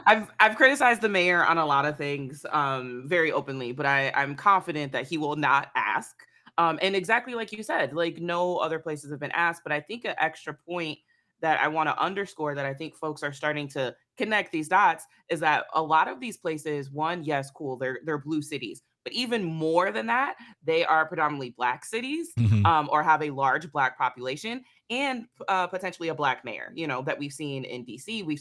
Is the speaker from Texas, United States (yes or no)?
no; Milwaukee, Wisconsin, United States; I'm born and raised in Milwaukee.